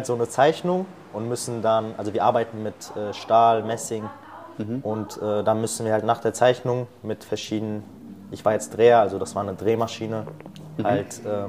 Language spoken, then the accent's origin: German; Bielefeld, North Rhine-Westphalia, Germany; ich komme aus Bielefeld.